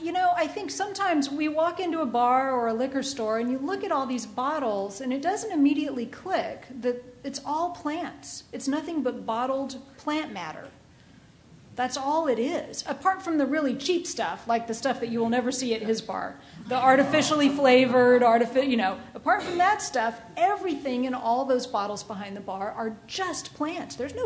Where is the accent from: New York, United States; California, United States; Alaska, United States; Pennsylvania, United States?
California, United States; And I'm from California, right?